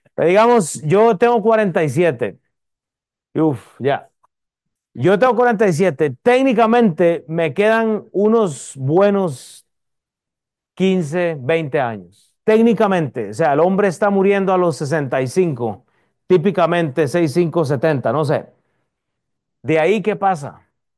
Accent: Costa Rica; born there; fue a Costa Rica, a mi país natal

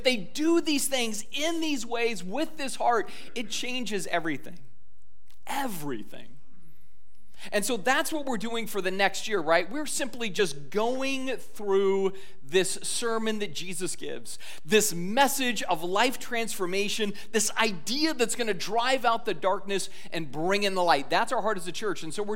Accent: Scotland, United Kingdom; I am a Scotsman, and by that it means I fly the flag of St. Andrew, I wear a kilt, and I actually like haggis

